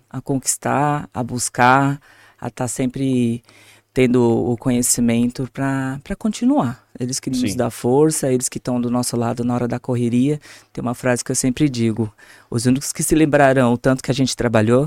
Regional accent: Hortolândia, São Paulo, Brazil; Eu sou de Hortolândia, né? Praticamente nasci e fui criada ali, né? E eu comecei como atleta pela cidade, sou de uma família de atletas.

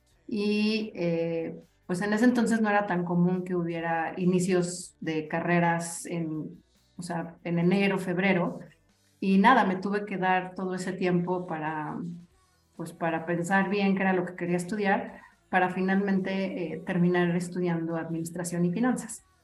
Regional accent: Mexico; soy una mujer mexicana, toda mi vida he vivido aquí.

